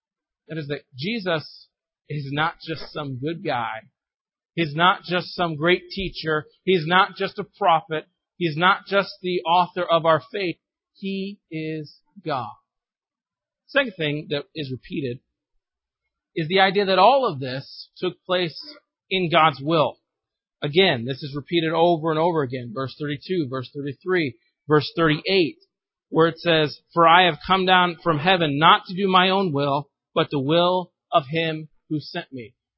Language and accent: English; Arkansas, United States; I grew up in Arkansas. Most of you know that. And whenever I go back home